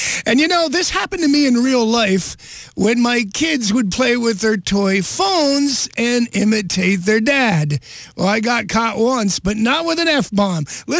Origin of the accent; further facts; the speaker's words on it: Pennsylvania, United States; I'm from Nipa. Same kind of peeps, just a different coal region, a larger one.